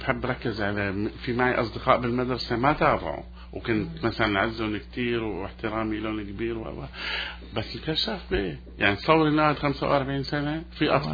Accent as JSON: {"language": "Arabic", "country": "Syria", "moved": "yes", "said": "أنا تغربت من سوريا من 1982 أو 80"}